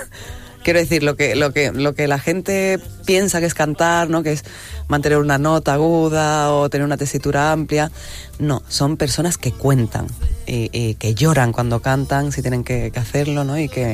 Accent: Huelva, Andalusia, Spain; Yo soy de Huelva. He perdido el acento, pero si hablo con mi madre 10 minutos, lo recupero.

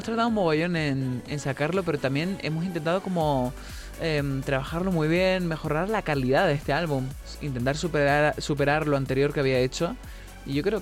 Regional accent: Canary Islands, Spain; Yo que soy de Canarias, que hay mucho de Latinoamérica en Canarias.

